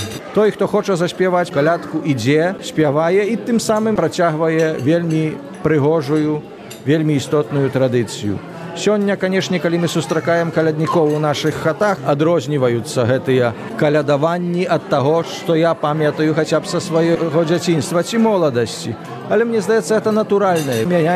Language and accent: Belarusian; Hajnówka, Podlaskie Voivodeship, Poland; І гэта, канешне, прынамсі гайнаўшчына там, адкуль я родам.